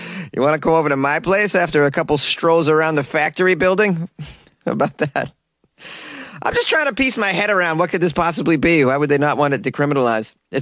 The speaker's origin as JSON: {"language": "English", "town": "Boston", "region": "Massachusetts", "country": "United States", "accent": "Boston", "said": "Any weird stories out of Boston, I'm on it. Going full force with my accent."}